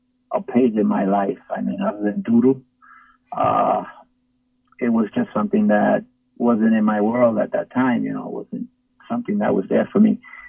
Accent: New York, United States; I grew up in an inner city. I grew up in South Bronx in New York.

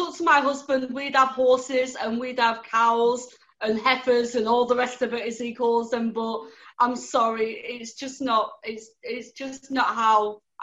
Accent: Grimsby, Yorkshire and the Humber, United Kingdom; yes, you was correct, I am not from Australia. I'm from the northeast of England. I'm from a town called Grimsby. It's a fishing town, and yes, as in the title, it can be very grim.

